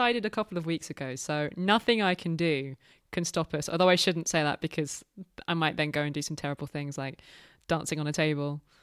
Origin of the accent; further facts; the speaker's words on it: United Kingdom; now in France; because I'm like British. I live in France.